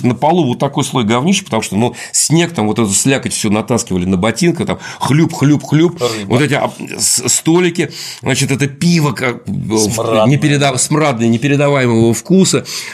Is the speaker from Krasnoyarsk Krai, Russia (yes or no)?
no; Moscow, Russia; Ну да, я же из Москвы